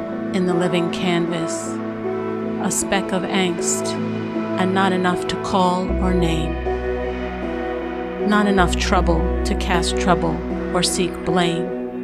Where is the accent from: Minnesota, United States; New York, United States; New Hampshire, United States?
New York, United States; Manhattan; accent: New York; I'm about as city girl as you can get. Born and raised in Manhattan, I'm sure you hear my New York accent.